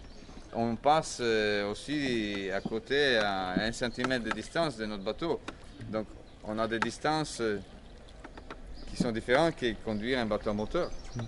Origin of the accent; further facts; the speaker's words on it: Poland; French is a second language; moved away; Je suis polonais.